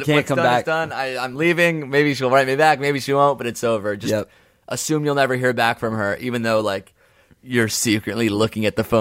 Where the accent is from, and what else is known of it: Duluth, Minnesota, United States